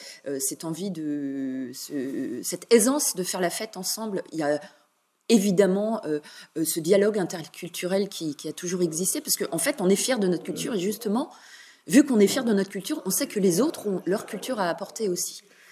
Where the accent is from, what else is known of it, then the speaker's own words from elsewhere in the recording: Brittany, France; on sait qu'on est breton